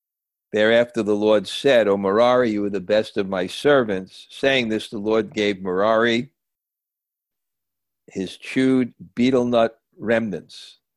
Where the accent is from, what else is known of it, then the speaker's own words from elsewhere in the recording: India; growing up in India, it's like, I just can't.